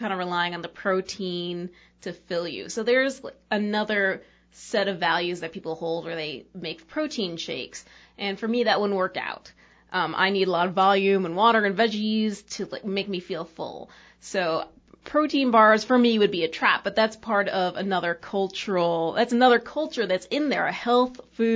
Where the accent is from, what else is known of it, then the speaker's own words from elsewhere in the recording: New York, United States; And I come from New York, so the comparison here, I'm not used to cheap vegetables.